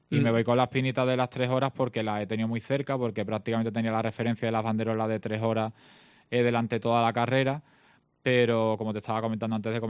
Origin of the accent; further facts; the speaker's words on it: Cádiz, Andalusia, Spain; para los que somos de Cádiz